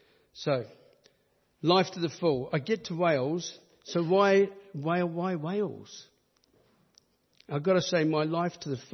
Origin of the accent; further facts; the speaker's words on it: New Zealand; when I tell people that I'm from New Zealand, or when they ask me where I'm from, and I say New Zealand